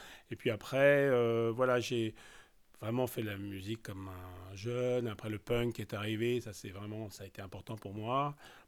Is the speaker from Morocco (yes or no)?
no; Paris, Île-de-France, France; also born or lived in Jerusalem; Je suis né à Paris, vécu quasiment toute ma vie à Paris, sauf entre l'âge de 16 ans et 18 ans, où j'ai habité la ville de la vieille ville, non, la nouvelle ville et après la vieille ville de Jérusalem.